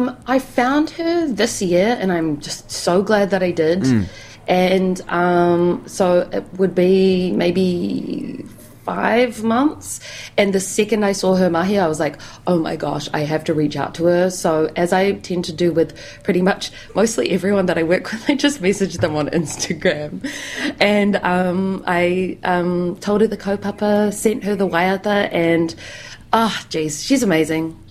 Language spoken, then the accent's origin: English; Christchurch, Canterbury, New Zealand; I'm going back to my hometown of Ōtautahi, which I'm really excited for because I've been away for, 8 months.